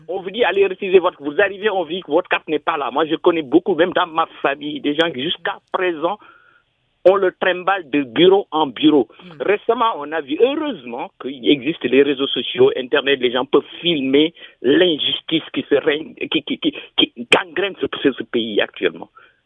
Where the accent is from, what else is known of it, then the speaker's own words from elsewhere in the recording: Senegal; En tant que Sénégalais